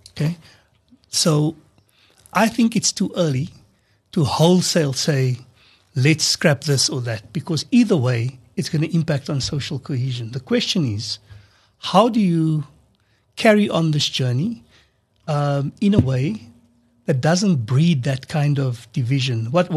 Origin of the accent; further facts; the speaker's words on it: South Africa; We're all South African, we diverse, but as South Africans, this is what we stand